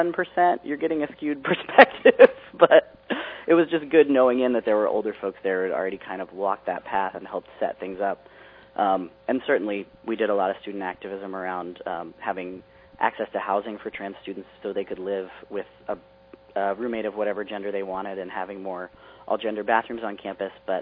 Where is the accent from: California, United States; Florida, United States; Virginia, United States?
Virginia, United States; Ashland; I got to play in my hometown for the second time, which is this small town called Ashland, Virginia, about half an hour north of Richmond.